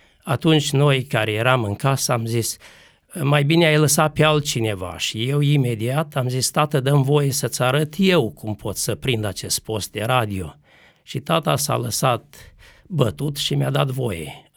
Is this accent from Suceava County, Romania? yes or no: yes; Marginea, Suceava County, Romania; în satul meu natal numit Comuna Marginea din județul Suceava.